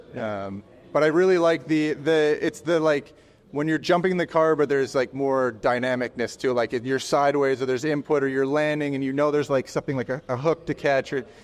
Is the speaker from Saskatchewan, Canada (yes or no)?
no; Whistler, British Columbia, Canada; I grew up in Whistler, so I grew up skiing.